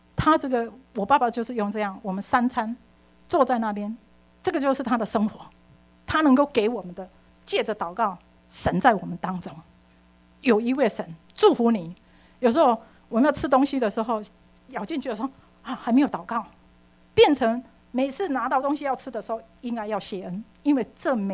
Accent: Taiwan; born there; moved away as an adult; 我在台湾出生的

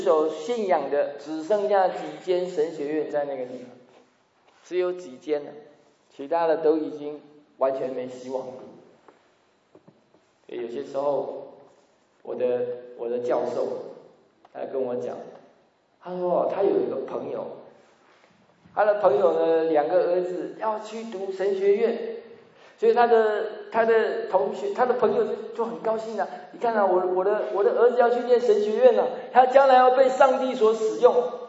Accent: China; 我们从中国来的可能就会这样想

